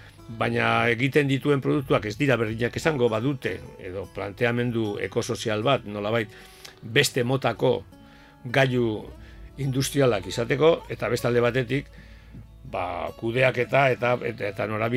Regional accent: Erandio, Basque Country, Spain; born there; Ni erandio jaio nintzen, justo franco-espainola de kables horren ondoan, Urdaneta kalean.

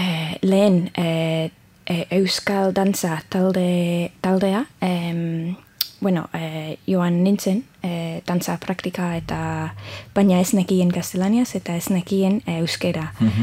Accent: Middlesbrough, North East England, United Kingdom; Basque is a second language; moved away as an adult; now in Bilbao, Spain; Ni Ingalaterrakoa naiz, Middlesbroughkoa, Iberaldekoa, Newcastlearen ondoan, dago nire eria. Eta, bueno, duela 6 edo 7 urte, tori nintzen Bilbora, lanagatik, eta, bueno, gaur egun hemen nago.

